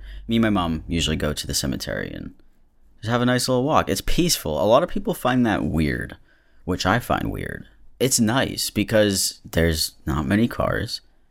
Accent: Massachusetts, United States; I'm from Massachusetts, so when I go walking in the cemeteries, the stones are pretty old.

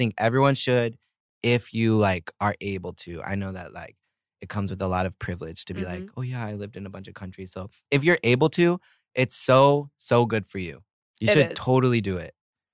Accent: Oklahoma, United States; moved away as an adult; Because in high school, I grew up in Oklahoma. It's like all… Like, not all, obviously. But it's like super white.

